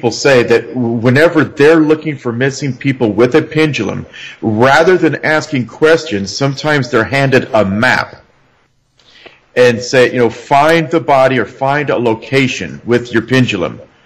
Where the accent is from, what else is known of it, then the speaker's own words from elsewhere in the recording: Arizona, United States; I grew up in Arizona.